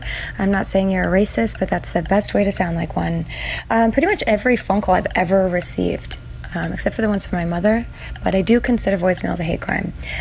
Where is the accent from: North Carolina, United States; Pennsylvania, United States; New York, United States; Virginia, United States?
New York, United States; New York City; I grew up in New York City. I started acting when I was a small child.